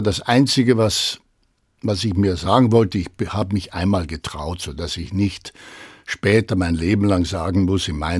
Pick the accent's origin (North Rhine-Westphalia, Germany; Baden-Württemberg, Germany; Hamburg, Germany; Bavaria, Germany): Bavaria, Germany; Rosenheim; Die haben gesagt, wo kommen Sie denn her? Dann habe ich gesagt, Rosenheim, dann wurde gelacht.